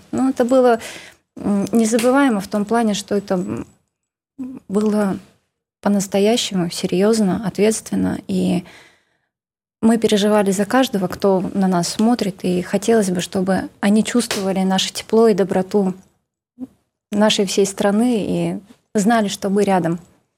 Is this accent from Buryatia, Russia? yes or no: yes; Buryatia, Russia; Поскольку мы из Республики Бурятия, вот мы ребят поздравляли с Агалганом, пели песни на бурятском языке.